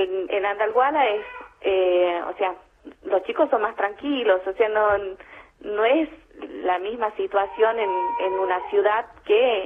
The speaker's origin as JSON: {"language": "Spanish", "town": "Santa María", "region": "Catamarca", "country": "Argentina", "said": "yo nunca salí de Santa María, más allá de la provincia más cercana y a la que tenemos más acceso, a pesar de pertenecer a Catamarca, es Tucumán."}